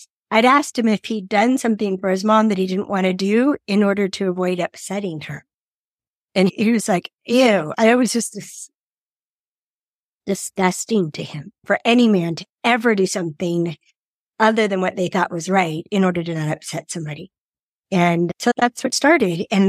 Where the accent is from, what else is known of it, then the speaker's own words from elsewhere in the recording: California, United States; moved away as an adult; now in Steamboat Springs, United States; So I'm from California, fifth generation native Californian. Grew up mostly in Southern California. And I moved to Colorado in 2013. And I live in Steamboat Springs, Colorado, which is northwestern Colorado.